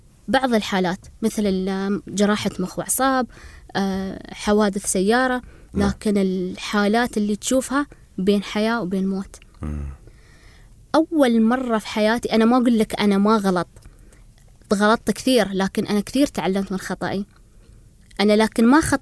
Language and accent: Arabic; United Arab Emirates; كوني أنا إماراتية